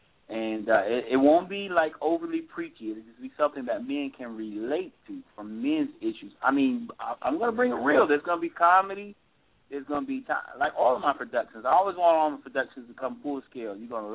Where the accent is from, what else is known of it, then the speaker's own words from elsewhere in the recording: Quincy, United States; Quincy, or predominantly people from Quincy, in this production, because I want to give people in my hometown a chance